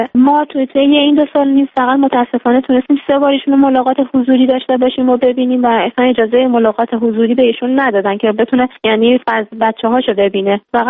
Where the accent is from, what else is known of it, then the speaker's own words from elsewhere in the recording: Iran; به عنوان یک ایرانی درخواست میکنم به وضعیت پدر من رسیدگی کنن.